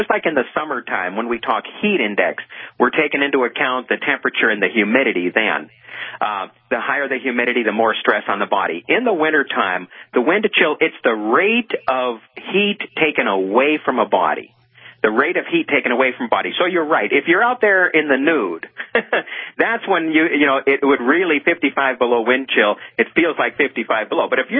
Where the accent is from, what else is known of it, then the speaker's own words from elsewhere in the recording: Pennsylvania, United States; now in North Dakota, United States; I'll tell you, I'm from Pennsylvania originally, as I think you know.